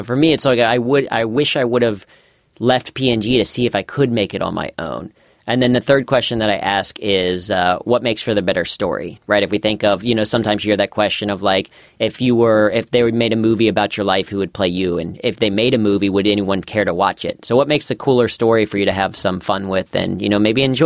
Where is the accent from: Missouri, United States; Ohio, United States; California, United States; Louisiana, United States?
Ohio, United States; Mason; now in New York, United States; So I grew up in Mason, Ohio, and went to Princeton High School.